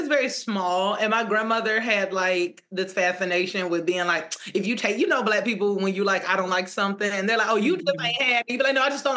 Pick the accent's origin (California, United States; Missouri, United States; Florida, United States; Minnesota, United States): Florida, United States; Tallahassee; Second of all, I am from Tallahassee, Florida, which is about 3 hours outside.